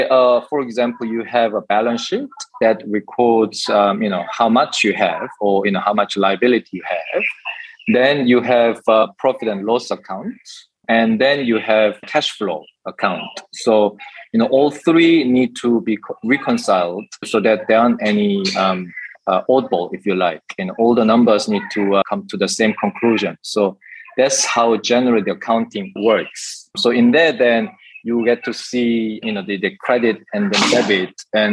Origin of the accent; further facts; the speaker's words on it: United Kingdom; also born or lived in South Korea; So I was born in Korea and I grew up in the UK. I studied there.